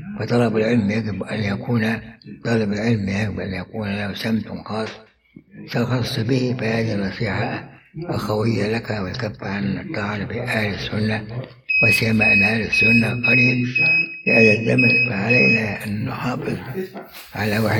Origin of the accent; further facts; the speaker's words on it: Egypt; عندنا في مصر